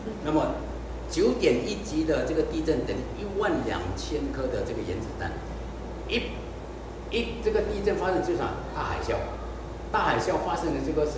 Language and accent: Chinese; Kuala Lumpur, Federal Territory of Kuala Lumpur, Malaysia; 我来自差不多 KL 的这个地方，吉隆坡的这个地方